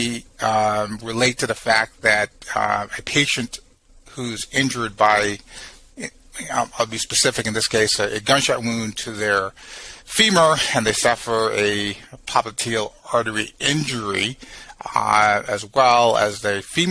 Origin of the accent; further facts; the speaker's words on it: St. Croix, U.S. Virgin Islands; also born or lived in St. Thomas; I'm a small-town boy. I grew up on the Caribbean island of St. Thomas and St. Croix. I was born in St. Thomas. I grew up on St. Croix.